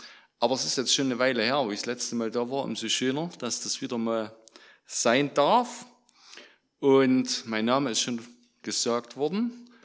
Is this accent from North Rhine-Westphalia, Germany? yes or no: no; Brünlos, Saxony, Germany; ich komme aus Brünnlos, bin 52, Vater von fast rausgewachsenen Kindern.